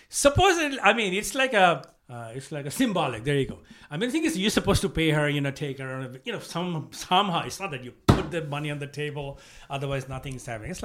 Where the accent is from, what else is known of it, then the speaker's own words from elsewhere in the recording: Bangladesh; first language Bengali; English is a second language; I'm from Bangladesh. I think in Bangla, you know, there's a processing time.